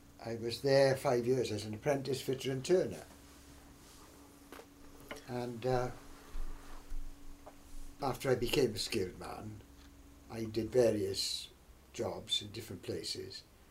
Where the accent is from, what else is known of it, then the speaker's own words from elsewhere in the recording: Newport, Wales, United Kingdom; miles from my hometown of Newport.